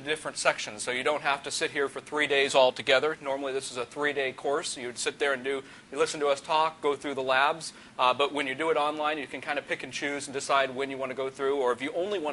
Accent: Colorado, United States; Well, you're from New Zealand. I'm from Colorado. Why can't we highlight Colorado?

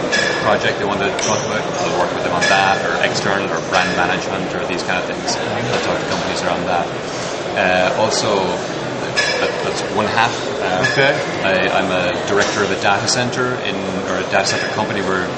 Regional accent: Cork, Munster, Ireland; I come from Cork in Ireland.

